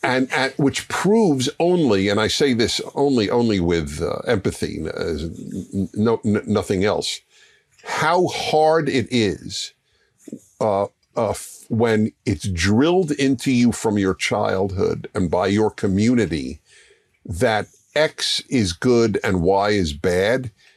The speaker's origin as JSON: {"language": "English", "town": "Brooklyn", "region": "New York", "country": "United States", "tie": "born or raised there", "said": "so you live where I grew up, Brooklyn, mm-hmm. and we both grew up in religious Jewish homes. So I grew up in New York, as I said."}